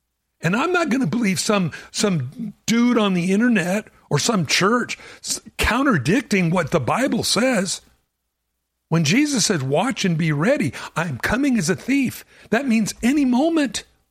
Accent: Los Angeles, California, United States; And I'm from Los Angeles. I grew up in L.A. County.

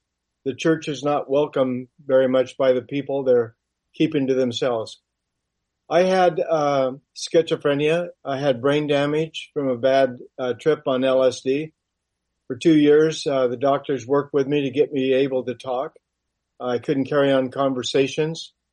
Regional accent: Portland, Oregon, United States; I was born and raised in Portland, so I know the atmosphere there is about 2 to 3% Christian

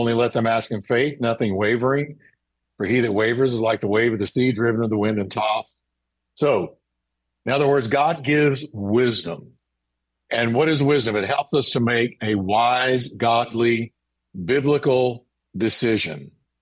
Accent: Texas, United States; these three red heifers were born right here in my home state, Texas, and were shipped off to Israel.

